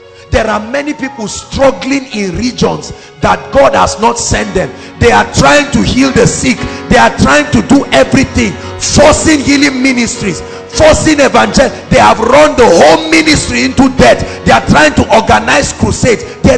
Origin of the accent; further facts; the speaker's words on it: Plateau, Nigeria; I come from Plateau State